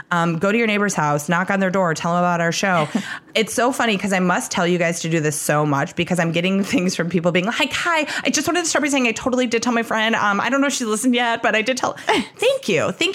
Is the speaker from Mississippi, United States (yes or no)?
no; Chicago, Illinois, United States; He grew up in New York and I grew up in Chicago, but we was always been very close.